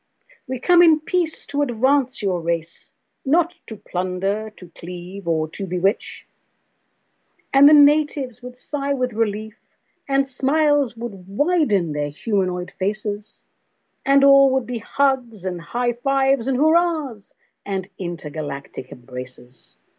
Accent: United Kingdom; Even though I'm British, I'm allowing the ecstasy.

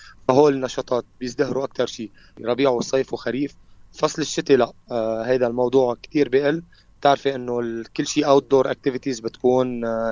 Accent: Ain Zebdeh, Beqaa, Lebanon; رغم أنه عين زبدة صغيرة منا كبيرة، بس في عنا 2 موتيل

